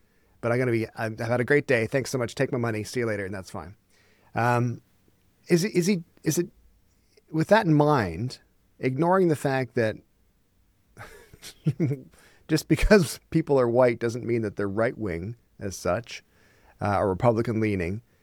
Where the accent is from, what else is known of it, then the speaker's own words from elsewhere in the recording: Canada; As a Canadian, I don't have to stay in America.